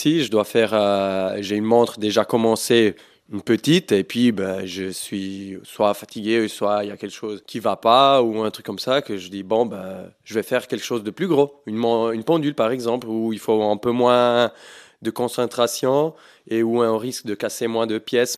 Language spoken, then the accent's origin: French; Switzerland; je viens de la Suisse, je suis horloger